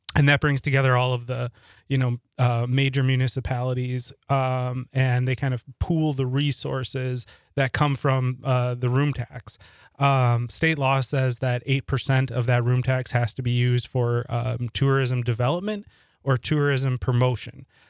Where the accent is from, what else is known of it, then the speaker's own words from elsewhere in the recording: Ashwaubenon, Wisconsin, United States; also born or lived in De Pere; So I'm a area native. I grew up in Ashwaubenon, moved to De Pere when I was in high school and, you know, went to UWGB marketing communications